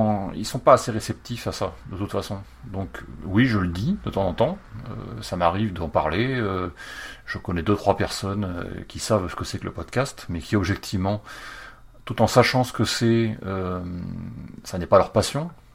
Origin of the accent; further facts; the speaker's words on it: France; en tant que Français, on est des gens qui attendons que le ciel nous tombe sur la tête